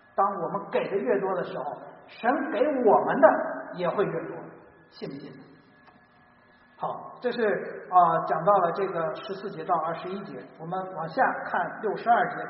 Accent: China; 我说我们中国人也不比他们差太多，但是我们还是不如他。

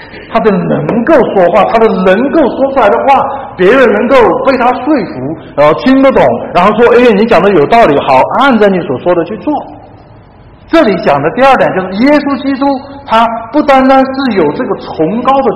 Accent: Chengdu, Sichuan, China; 在我是来自四川嘛，在成都嘛

